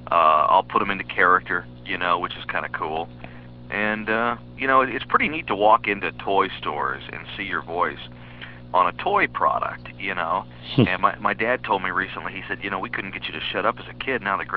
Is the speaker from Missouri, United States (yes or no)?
yes; Poplar Bluff, Missouri, United States; when I did a signing back in my hometown of Poplar Bluff, Missouri.